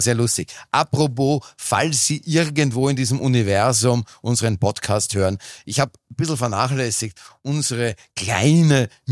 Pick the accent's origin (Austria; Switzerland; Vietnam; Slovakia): Switzerland; Als Schweizer